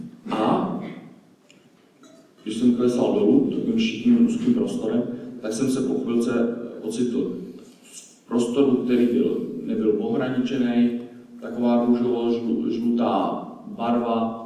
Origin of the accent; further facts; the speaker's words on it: Svitavy, Pardubice Region, Czechia; jsem ze Svitav, jsem teďka tady na Houbě s váma v Hradci